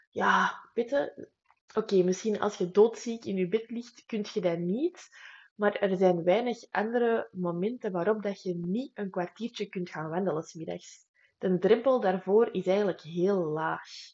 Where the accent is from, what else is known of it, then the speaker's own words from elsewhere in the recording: Antwerp, Belgium; accent: Antwerp dialect; Allee, in het Antwerpse dan, hè? Excuses voor mijn dialect.